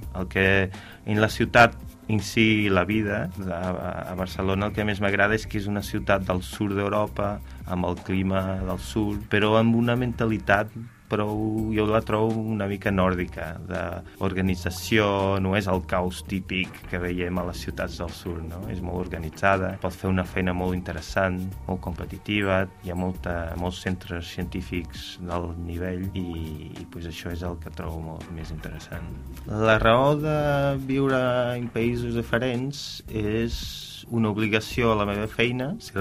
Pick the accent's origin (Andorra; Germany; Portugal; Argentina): Portugal; Catalan is a second language; also born or lived in Angers, France; Soc portuguès, vaig fer la carrera de biologia a Portugal, després vaig anar a França, a Angers